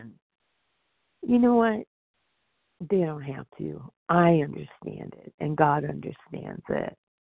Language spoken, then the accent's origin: English; Michigan, United States; compulsive overeater, and I'm from Northern Michigan.